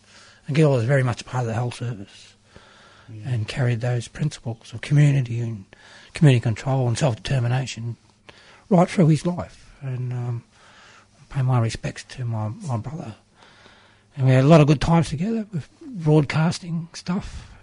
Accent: Fitzroy, Australia; It was great growing up in Fitzroy and surrounding communities back in the day.

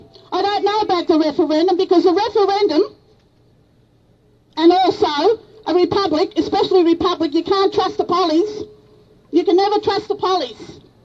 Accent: Victoria, Australia; I'm an elder. I'm an elder in my country. Jutawarra, Alpine, Jarjararung, from Bendigo all the way up. That's my grandfather's country.

